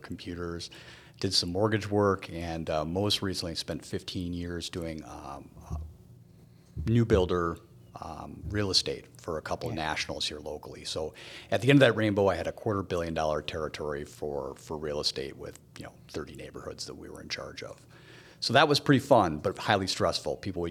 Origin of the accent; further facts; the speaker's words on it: Burnsville, Minnesota, United States; I grew up in Burnsville, went to Burnsville High School